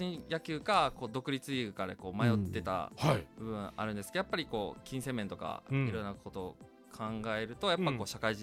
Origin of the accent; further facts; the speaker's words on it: Awa, Tokushima, Japan; 出身は、徳島県の阿波市というところ。